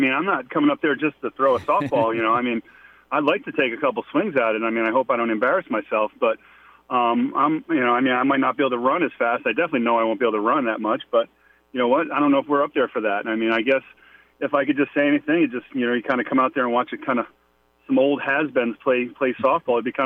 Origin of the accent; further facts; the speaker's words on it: Rhode Island, United States; Listen, I grew up in Rhode Island, so I grew up a New England sports fan and everything